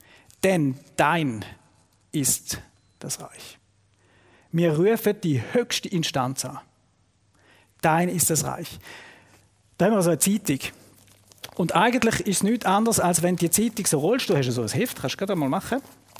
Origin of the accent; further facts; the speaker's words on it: Switzerland; Und bei uns in der Schweiz, das ist noch ziemlich aufgeräumt.